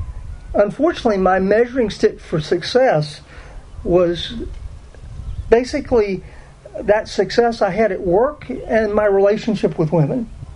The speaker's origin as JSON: {"language": "English", "town": "Houston", "region": "Texas", "country": "United States", "tie": "born or raised there", "also_born_or_lived": "Pasadena, Texas", "said": "I am a native Houstonian. I grew up in Southwest Houston, and I was born in 1957."}